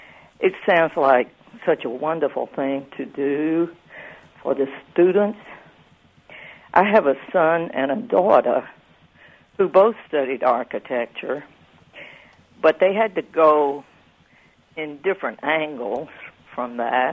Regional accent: Georgia, United States; now in Champaign, United States; I grew up in Georgia, and I always heard fine things about Auburn's architecture school.

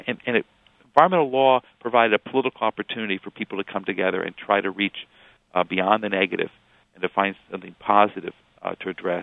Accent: Urbana, Illinois, United States; I remember being on campus at the time in the 1960s, growing up in Urbana, Illinois

